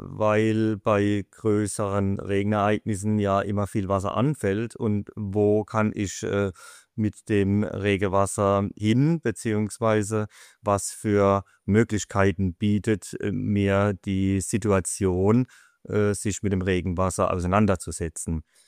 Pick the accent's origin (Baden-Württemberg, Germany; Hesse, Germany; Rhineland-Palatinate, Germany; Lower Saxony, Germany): Baden-Württemberg, Germany; Walldorf; Wir sind sehr regional hier in meiner Heimatstadt Walldorf und im ganz kleinen Umkreis tätig.